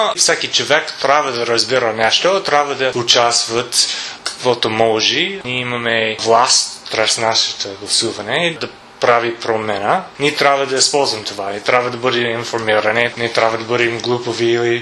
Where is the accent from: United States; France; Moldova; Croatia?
United States; Bulgarian is a second language; now in Europe; Аз идвам от Америка, където история е само 200 години.